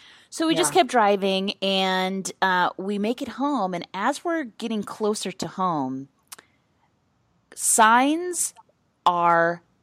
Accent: Midwest, United States; And see, I'm from the Midwest. And when you're kind of, you know, tornadoes are just kind of a thing that we have tornado seasons and they're just a part of our life

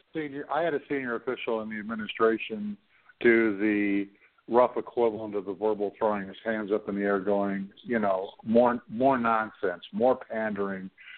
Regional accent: Canada; and I'm not American, you know that, I'm Canadian.

